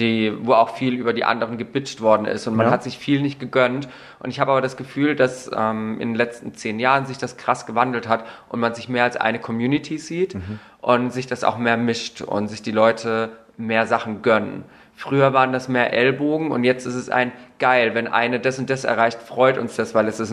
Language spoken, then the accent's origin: German; Karlsruhe, Baden-Württemberg, Germany; moved away; Ich komme ja eigentlich aus Karlsruhe